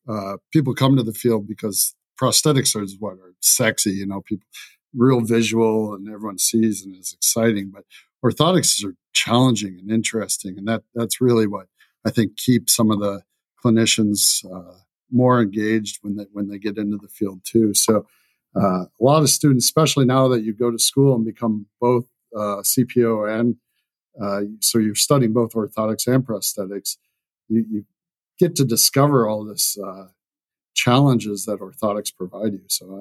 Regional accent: Detroit, Michigan, United States; because I was from the Metro Detroit area

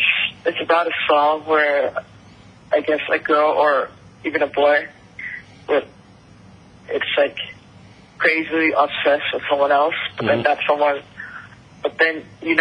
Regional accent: Yangon, Yangon Region, Myanmar; So I'm from Yangon, Myanmar, but I just came back after graduating high school to my country

